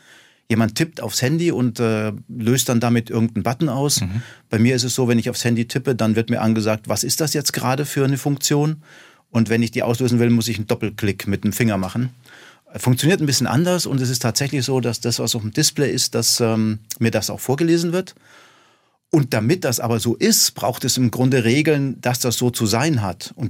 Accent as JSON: {"language": "German", "region": "Bavaria", "country": "Germany", "said": "Ich komme aus der Nähe von München und dort war ich dann in der Grundschulzeit in München und habe dann das Gymnasium in Marburg in Hessen besucht."}